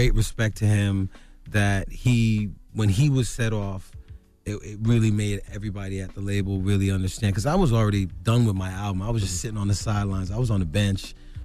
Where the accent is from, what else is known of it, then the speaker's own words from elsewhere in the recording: Brooklyn, New York, United States; I'm from Brooklyn.